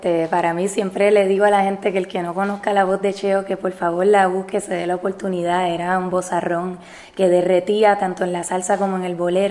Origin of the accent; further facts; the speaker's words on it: Puerto Rico; nuestra historia musical como puertorriqueño.